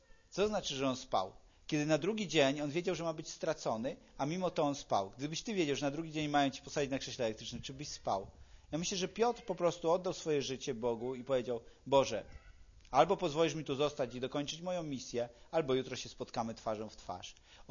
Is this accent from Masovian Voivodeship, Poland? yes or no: no; Lubusz Voivodeship, Poland; ja pochodzę z diecezji zielonogórsko-gorzowskiej, czyli nad całą granicą z Niemcami